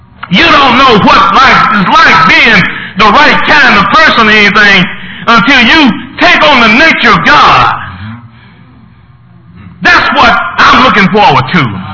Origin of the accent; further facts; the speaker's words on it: Tennessee, United States; now in Lansing, United States; I was brought up in Tennessee, and we moved to Lansing